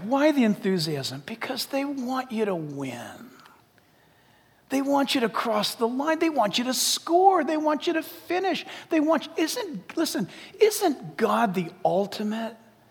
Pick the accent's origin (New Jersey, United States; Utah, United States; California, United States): California, United States; I grew up in Orange County, so my dad signed me up at the age of 9 for junior All-American or Pop Warner football.